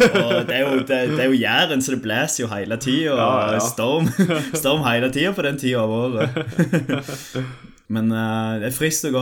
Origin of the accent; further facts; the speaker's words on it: Western Norway, Norway; Det er jo litt uvanlig at det serveres ribba på julaften på Vestlandet. Vi er jo vestlendinger med